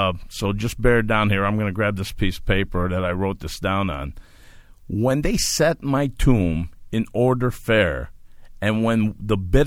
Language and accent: English; Granite City, Illinois, United States; I was lucky. I was a lucky kid growing up in Granite City. In Lincoln Place, practically Armenian and Mexican people, they were good, hardworking people.